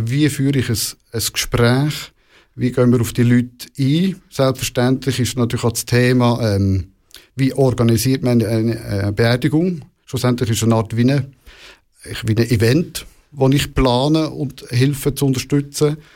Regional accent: Central Switzerland, Switzerland; weil ich komme aus einer Bestatterfamilie. Also ich bin ursprünglich aus der Innerschweiz und meine Eltern hatten schon ein Bestattungsunternehmen als Nebenjob.

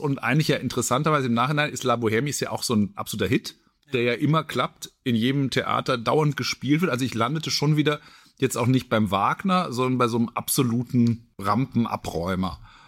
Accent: Nuremberg, Bavaria, Germany; Ich komme aus Nürnberg, Langwasser, so eine Hochhausstadt.

